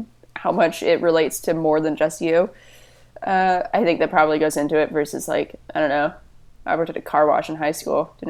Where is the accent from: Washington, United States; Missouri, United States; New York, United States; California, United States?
Washington, United States; Yeah, I'm from a forest in South Snohomish County, kind of over by Malt